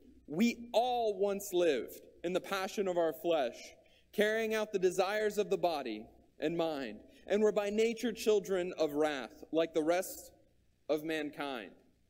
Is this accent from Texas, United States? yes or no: yes; Austin, Texas, United States; also born or lived in Lufkin, United States; And I grew up in Austin, Texas, in public schools, right? So I was born in Lufkin, Texas, and I was homeschooled.